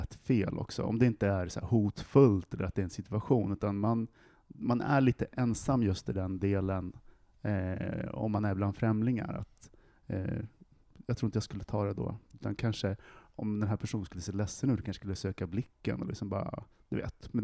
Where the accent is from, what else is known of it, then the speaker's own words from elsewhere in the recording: Västerås, Västmanland County, Sweden; i Västerås där jag kommer ifrån. Plötsligt så har liksom man tappat halva språket.